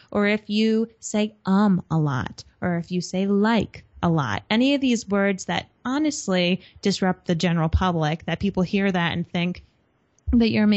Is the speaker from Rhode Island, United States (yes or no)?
yes; Rhode Island, United States; accent: Rhode Island; I actually am a closet Rhode Island accented person. It took me a long time to get rid of my accent.